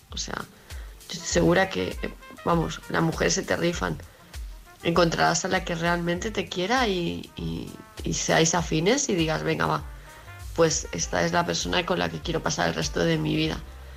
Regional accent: Palma, Balearic Islands, Spain; de Palma de Mallorca.

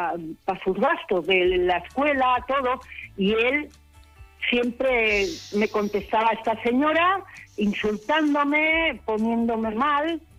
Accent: Basauri, Basque Country, Spain; now in Castro Urdiales, Spain; Hombre, yo soy de Basauri.

